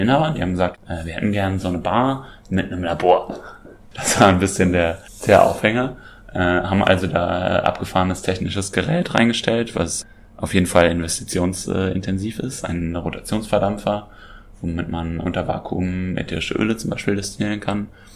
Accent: Koblenz, Rhineland-Palatinate, Germany; now in Berlin, Germany; Ich komme aus Koblenz und bin jetzt seit 6 Jahren, glaube ich, hier in Berlin.

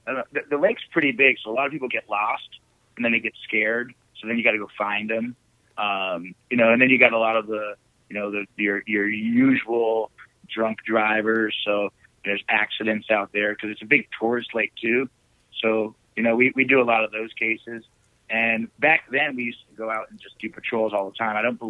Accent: United States; I grew up on Lake Champlain, so I knew that lake, but I didn't know it like I thought I did.

